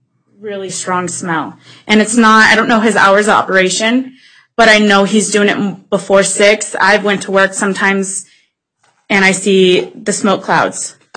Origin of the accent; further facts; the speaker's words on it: Dayton, Ohio, United States; I've seen it worse, where I'm coming from Dayton, and our whole area, even further down, is just smoke.